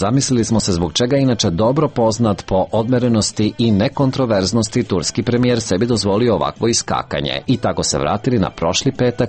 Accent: Serbia; ima jedan i kod nas u Srbiji

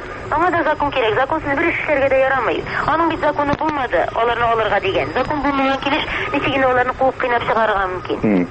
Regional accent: Tatarstan, Russia; безнең Татарстаннан студентлар укытырга ризалык бирде. Һәм менә без Татарстаннан 3 студент алып, Төркиягә килдек.

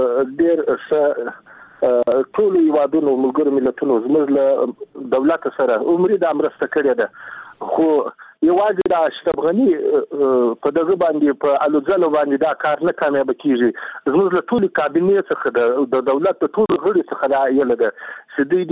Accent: Zabul, Afghanistan; زه په خپله د زابل ولایت زموږ یو سلسله ولایت چې ټول په زراعت ولاړ ولایت ده،

